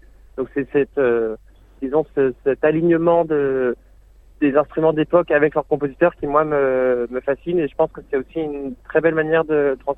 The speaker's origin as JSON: {"language": "French", "town": "Angers", "region": "Pays de la Loire", "country": "France", "tie": "born or raised there", "said": "j'ai grandi à Angers dans l'ouest de la France."}